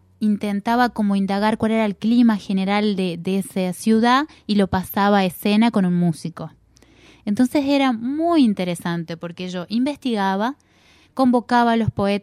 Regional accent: Concordia, Entre Ríos, Argentina; now in Córdoba, Argentina; a lo largo de estos años de estar en Córdoba. Yo soy de Entre Ríos, de Concordia

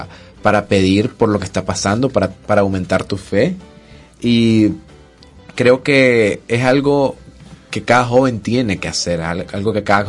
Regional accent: Nicaragua; somos nicas, sabemos lo que está pasando

